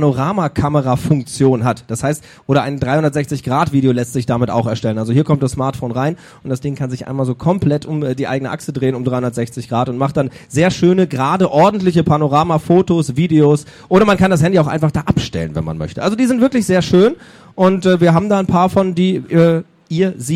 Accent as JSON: {"language": "German", "town": "Verden an der Aller", "region": "Lower Saxony", "country": "Germany", "said": "Pferden an der Aller."}